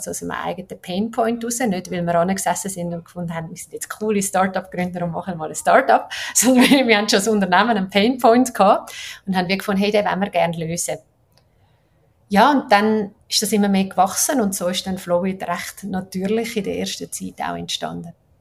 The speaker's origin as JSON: {"language": "German", "country": "Switzerland", "said": "Vielleicht als Schweizerin oder wenn ich die Events wahrgenommen habe"}